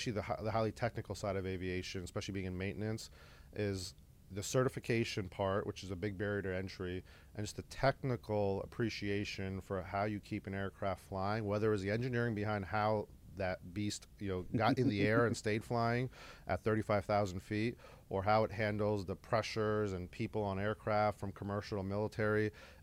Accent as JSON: {"language": "English", "region": "Florida", "country": "United States", "tie": "born or raised there", "said": "My dad was a Concorde mechanic, and I grew up in South Florida."}